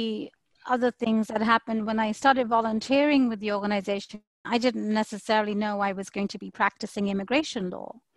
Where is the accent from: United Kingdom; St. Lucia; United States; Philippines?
United Kingdom; England; moved away; I've been here for 15 years. I moved from England, and 15 years is a long time.